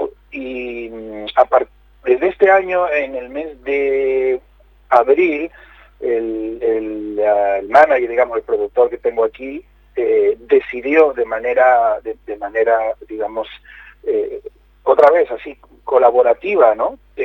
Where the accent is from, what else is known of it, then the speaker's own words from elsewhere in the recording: Peru; born there; yo soy nacido en Perú, yo soy peruano, pero por parte de mi familia, de mi madre, todos son afrodescendientes, o sea, son negros.